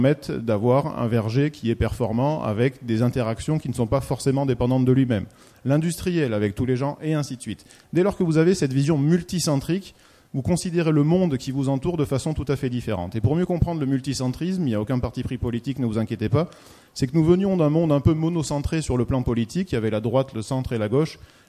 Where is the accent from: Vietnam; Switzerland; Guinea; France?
France; en tant que Français et Européen.